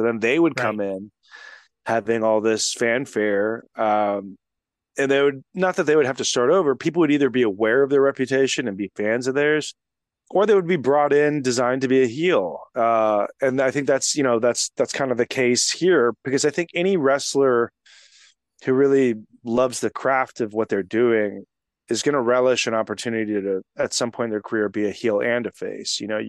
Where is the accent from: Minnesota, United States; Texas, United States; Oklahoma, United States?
Texas, United States; I mean, hey, I'm from Texas.